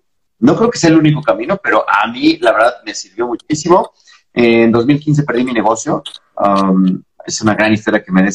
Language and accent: Spanish; Ecatepec, State of Mexico, Mexico; nací, crecí en Ecatepec, Estado de México, un municipio muy jodido en el Estado de México, muy violento, muy peligroso.